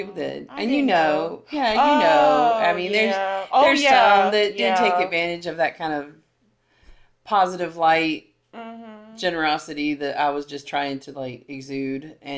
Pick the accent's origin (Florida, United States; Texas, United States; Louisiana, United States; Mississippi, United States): Mississippi, United States; So I had decided to go ahead and move down to back to my hometown